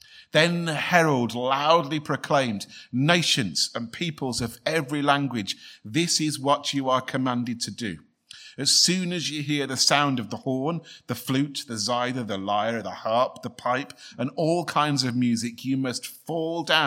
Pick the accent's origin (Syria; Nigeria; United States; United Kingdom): United Kingdom; England; The words are, as an Englishman, a bit interesting to sit there as they want to send me home to think again.